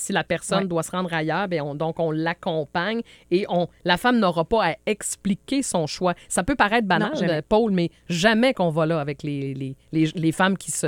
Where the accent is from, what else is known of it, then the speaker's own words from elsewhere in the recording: Canada; Non, chez nous, au Canada, là.